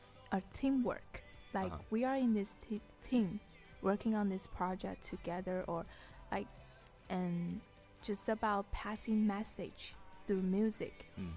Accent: Taiwan; now in United States; I'm originally from Taiwan and been in States about 10 years now.

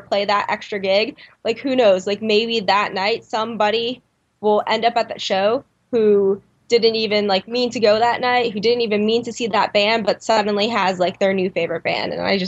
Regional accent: Fort Myers, Florida, United States; I grew up in Southwest Florida in a place called Fort Myers

